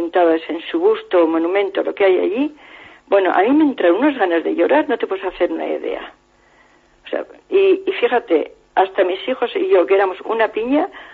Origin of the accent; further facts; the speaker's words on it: Bilbao, Basque Country, Spain; yo te tengo que decir que yo soy de Bilbao